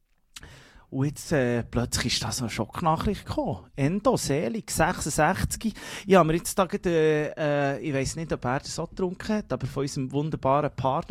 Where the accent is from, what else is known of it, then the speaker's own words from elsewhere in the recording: Colombia; weil von dort, wo ich herkomme, in Kolumbien macht man das so.